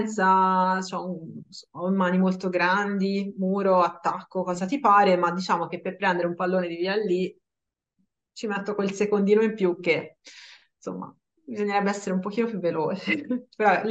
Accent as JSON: {"language": "Italian", "town": "Livorno", "region": "Tuscany", "country": "Italy", "said": "Allora, io sono livornese."}